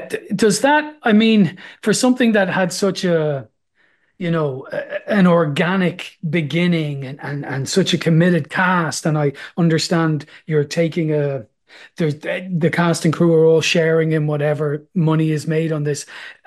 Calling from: Ireland; I am talking to you from Ireland and I'm Irish

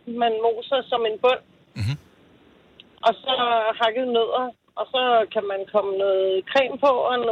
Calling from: Strøby Egede, Zealand, Denmark; jeg er fra Strøbeede.

